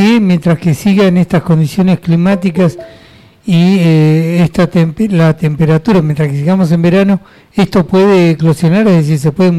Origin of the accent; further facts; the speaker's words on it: Argentina; somos abraceros los argentinos.